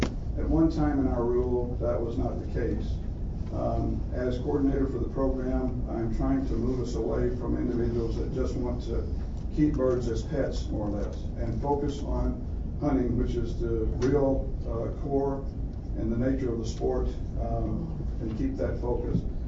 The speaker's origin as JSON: {"language": "English", "region": "the South", "country": "United States", "accent": "southern", "said": "If I applied my southern accent more than you probably hear right now, probably something like Falconry."}